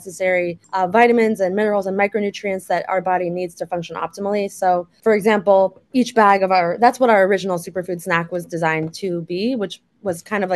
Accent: New York, United States; And growing up in New York, I was exposed to like really high quality food and ingredients all the time

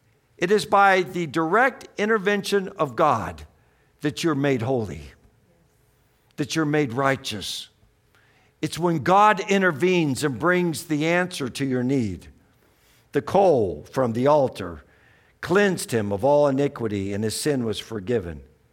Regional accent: Atlanta, Georgia, United States; now in Weaverville, United States; moved to Weaverville, North Carolina, where the cows live out there in the pasture. And, you know, I came from Atlanta, so, you know, having cows in the backyard was kind of funny to me

